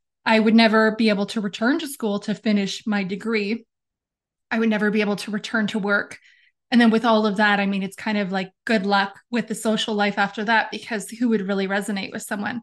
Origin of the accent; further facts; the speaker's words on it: Ontario, Canada; also born or lived in Western Canada; I was born and raised in Northern Ontario, Canada. I lived in Canada my whole life. I lived for a little bit in Western Canada in my young adulthood.